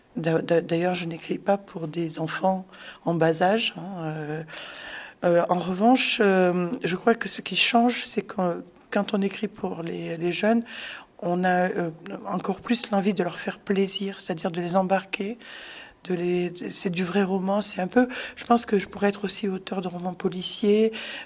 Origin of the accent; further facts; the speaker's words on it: Lyon, Auvergne-Rhône-Alpes, France; je viens de Lyon, mine de rien, même si c'est pas très loin